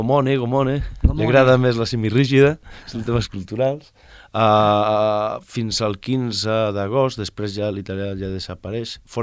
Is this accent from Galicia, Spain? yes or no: yes; Vigo, Galicia, Spain; Catalan is a second language; no, soc de Vigo i tal, i...